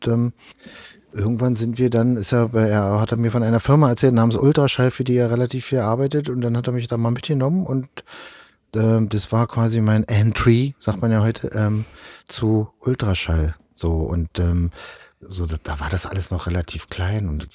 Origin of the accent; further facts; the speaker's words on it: East Germany, Germany; Bin ja Ossi, und als Ossi mal nach Tokio und Korea und so zu kommen, das war reizvoll